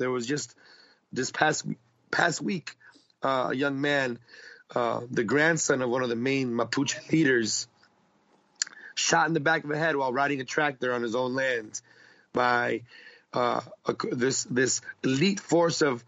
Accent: England, United Kingdom; born there; I was born in England. We were pretty much refugees after that. They fled to England. I was born in England as a result of their freedom, pretty much.

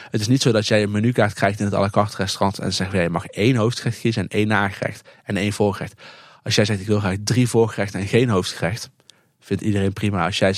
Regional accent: Netherlands; En dat vinden wij dan misschien nog wel wat vervelend soms als Nederlander.

